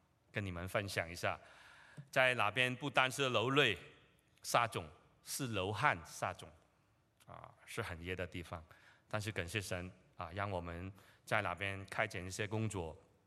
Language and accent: Chinese; Hong Kong; born there; moved away; 因为我是在香港出生的，我跟太太我们都是在香港出生的。然后八零年的时候我移民到这里太太是八四年的时候移民到这里。